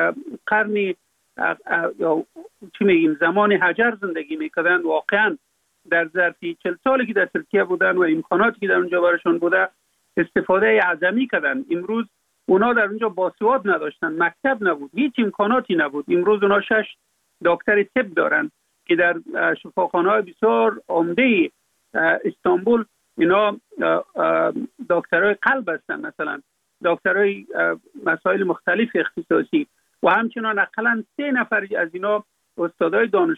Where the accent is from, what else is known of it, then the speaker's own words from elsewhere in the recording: Afghanistan; فقط من افغان هستم